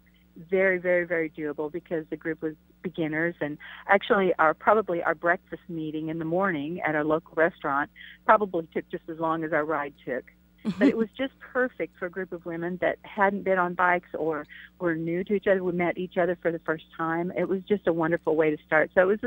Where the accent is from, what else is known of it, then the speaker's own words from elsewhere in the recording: Stillwater, United States; learned that it was coming through my hometown, Stillwater, that sealed the deal for me, truly.